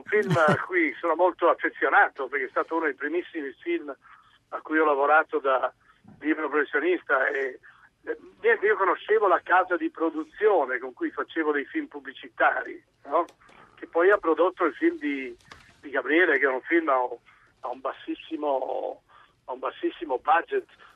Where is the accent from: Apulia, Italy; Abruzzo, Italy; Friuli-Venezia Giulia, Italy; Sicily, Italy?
Friuli-Venezia Giulia, Italy; Ma intanto sono friulano, sono carnico e friulano